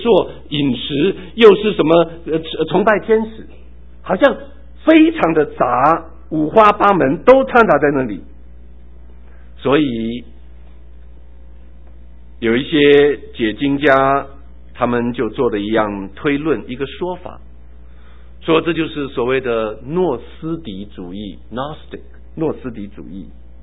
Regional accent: China; 有点像我们中国人所说的人上有人怎么样，天外有天。

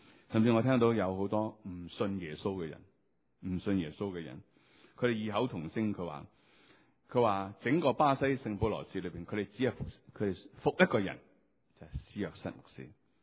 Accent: Hong Kong; 咁我哋香港人就好中意嘅。

